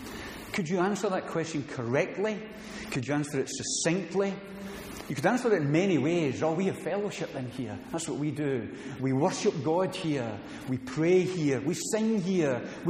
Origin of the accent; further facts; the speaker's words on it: Scotland, United Kingdom; And I speak as a Scotsman.